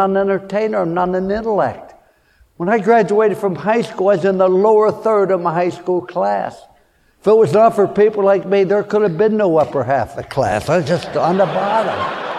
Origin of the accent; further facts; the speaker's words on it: Fallsbury, West Virginia, United States; born there; I was born in Fallsbury, West Virginia during the Depression.